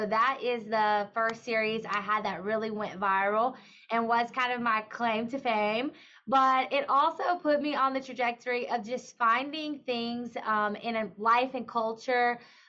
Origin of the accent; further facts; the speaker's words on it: Mississippi, United States; I grew up in Mississippi, and, you know, the prom may have 50 people at it because your high school has, you know, 200 people total and your town has 2,000 people total.